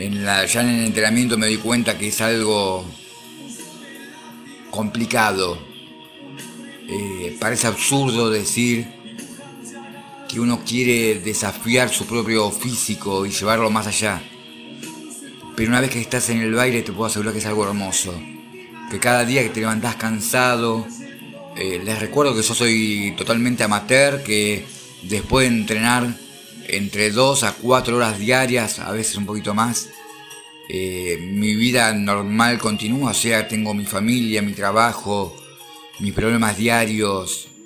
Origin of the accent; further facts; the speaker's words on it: Argentina; yo soy de Argentina